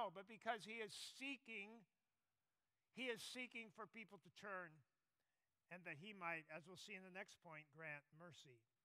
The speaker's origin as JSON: {"language": "English", "region": "Minnesota", "country": "United States", "said": "So last year now, my home state, Minnesota, downtown Minneapolis, events took place."}